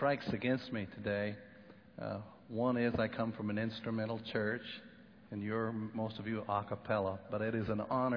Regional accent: Kentucky, United States; The third strike I've got against me is I'm from Kentucky.

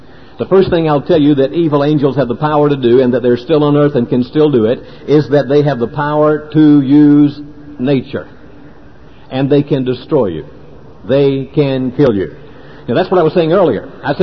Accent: Augusta, Georgia, United States; I'm from Augusta, Georgia. In our part of the country, we have killer tornadoes.

